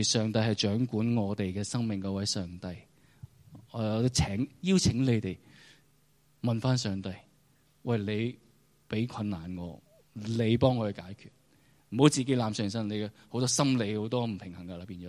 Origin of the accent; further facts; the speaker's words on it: Hong Kong; 即係我哋香港人生活嗰個處境